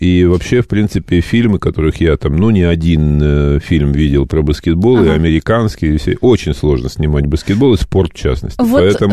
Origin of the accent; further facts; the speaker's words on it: Krasnoyarsk, Krasnoyarsk Krai, Russia; я вырос в Красноярске, и вот в той малогабаритной хрущевской квартире